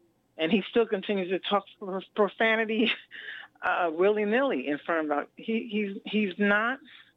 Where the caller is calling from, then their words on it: New York City, New York, United States; I'm calling from the North Bronx